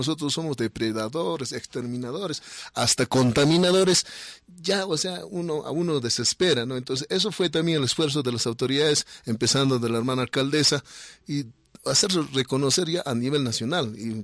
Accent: Puno, Peru; a mi pueblo original, Isla Flotante, los Uros

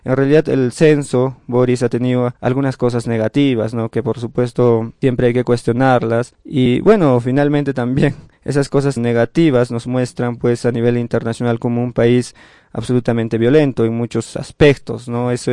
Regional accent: Puno, Peru; la provincia de Melgar, en vista que es mi tierra, en vista que también allá está el distrito donde nací personalmente

